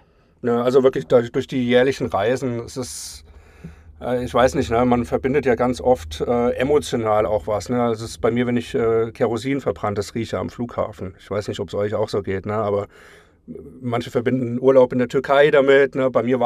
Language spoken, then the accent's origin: German; Germany; gebürtig, also geboren in Deutschland, da aufgewachsen